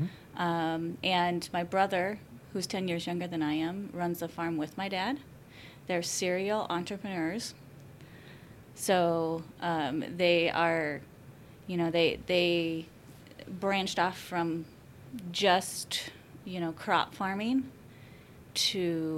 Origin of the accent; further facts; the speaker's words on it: Hampton, Iowa, United States; I grew up in Hampton, Iowa, very small town, about 5,000 people. Grew up on a farm.